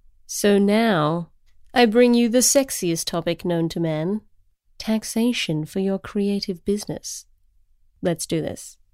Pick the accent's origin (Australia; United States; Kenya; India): Australia; Jeff is Australian, I'm Australian